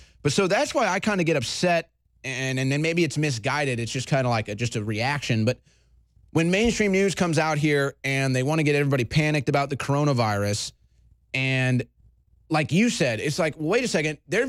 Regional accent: St. Louis, Missouri, United States; I'm from St. Louis. This is where Monsanto started.

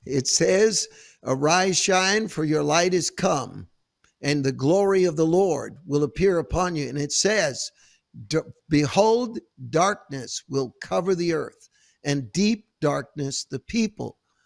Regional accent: San Francisco, California, United States; also born or lived in Oakland; because I grew up in San Francisco, but I also lived in Oakland.

